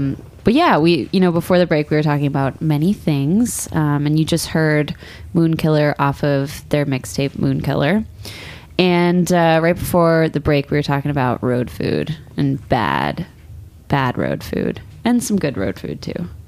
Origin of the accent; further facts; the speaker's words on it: Austin, Texas, United States; I'm actually from Austin.